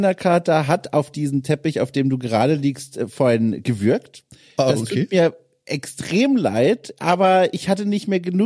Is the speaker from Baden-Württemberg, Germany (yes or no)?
yes; Wertheim, Baden-Württemberg, Germany; Ich bin aufgewachsen in einem Dörfchen, das zu Wertheim am Main gehört.